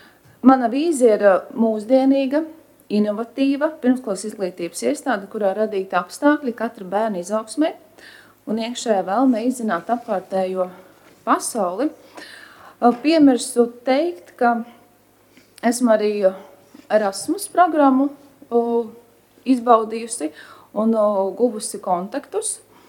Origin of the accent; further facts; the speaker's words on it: Ape, Vidzeme, Latvia; Nāku es no Apes, mazas Ziemeļvidzemes pilsētas, varbūt jūtams mazliet akcents